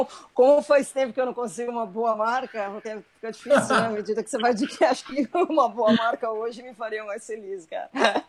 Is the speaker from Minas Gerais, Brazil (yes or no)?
no; São Paulo, Brazil; Eu sou de São Paulo, né?